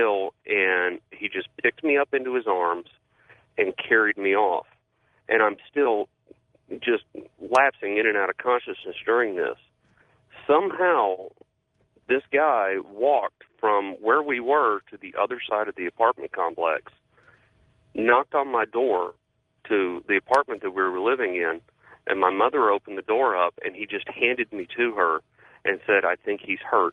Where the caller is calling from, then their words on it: Lubbock, Texas, United States; Hey, I'm calling from Lubbock, Texas.